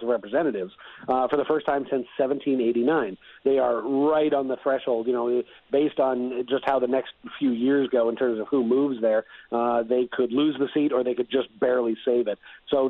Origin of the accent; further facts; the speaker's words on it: Washington, District of Columbia, United States; including my hometown here in D.C.